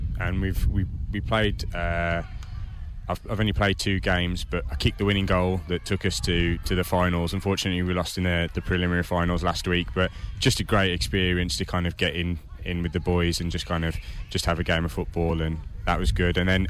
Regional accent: West Midlands, United Kingdom; now in Australia; Just outside Birmingham in England.

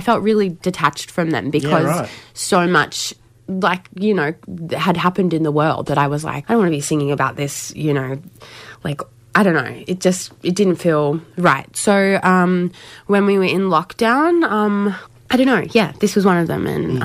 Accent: Brisbane, Queensland, Australia; also born or lived in Moree; So grew up in Brizzy, but I spent a lot of time living with my grandparents when I was growing up.

